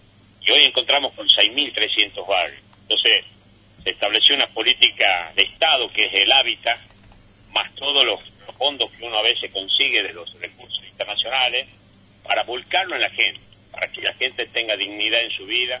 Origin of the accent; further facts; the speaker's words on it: Aguilares, Tucumán, Argentina; Yo también vengo de un pueblo de Tucumán, de Aguilares